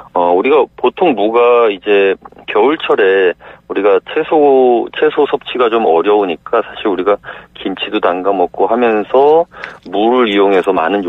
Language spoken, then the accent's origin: Korean; Gangwon, South Korea; 저는 고향이 강원도여가지고